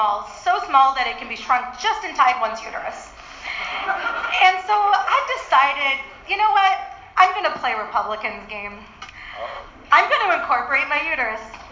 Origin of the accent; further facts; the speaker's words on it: Berkeley, California, United States; mostly coming down to astrology, because I'm from Berkeley.